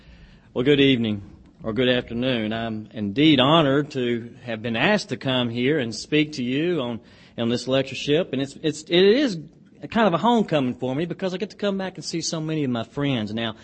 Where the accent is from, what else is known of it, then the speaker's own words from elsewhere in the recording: Alabama, United States; even though I am from Alabama.